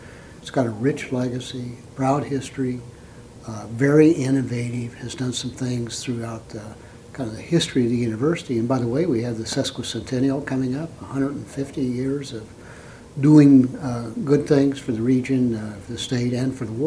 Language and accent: English; Illinois, United States; I've always been proud of the fact that I was from Southern Illinois